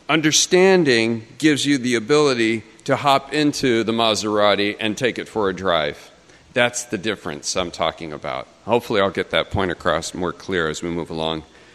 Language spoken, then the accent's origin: English; California, United States; moved away; If you don't know me, I'm originally from the Southern California area and came here in 1993. So that means I've been here for 26 years.